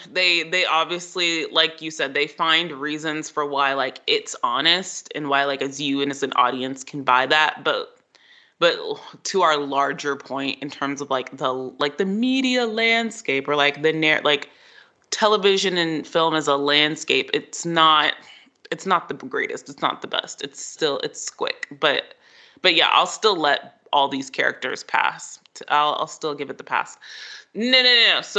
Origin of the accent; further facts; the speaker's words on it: the South, United States; Like, I am from the South, so I have seen every Andy McDowell movie situation that she's been.